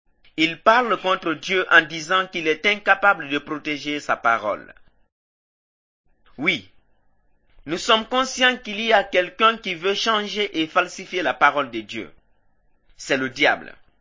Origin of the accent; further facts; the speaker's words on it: Guinea; Si je sors de mon pays, on m'appellera un fils de Guinée, parce que je viens de la Guinée.